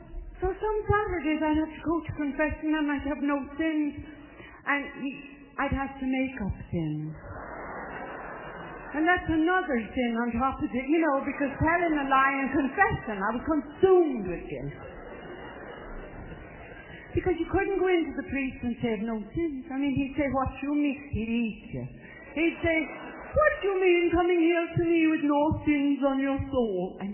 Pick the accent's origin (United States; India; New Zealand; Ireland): Ireland; Growing up in Ireland, whether it was Lent or not, there was a rule.